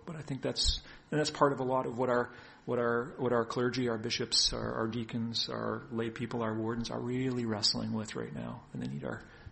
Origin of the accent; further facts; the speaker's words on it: New Brunswick, Canada; I'm originally from New Brunswick, and then served in Nova Scotia.